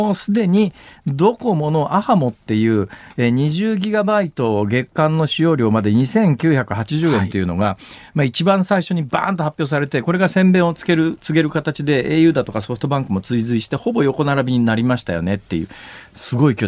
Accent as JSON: {"language": "Japanese", "region": "Saitama", "country": "Japan", "tie": "born or raised there", "said": "うち関西文化圏なんですよ、はい、ね、育った環境が、はい、まあ、あの埼玉県で育ってますから"}